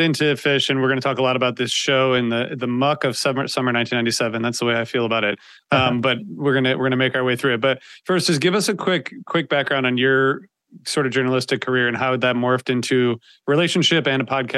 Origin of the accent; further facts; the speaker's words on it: Ohio, United States; Because I grew up in the Midwest too, but I was in Ohio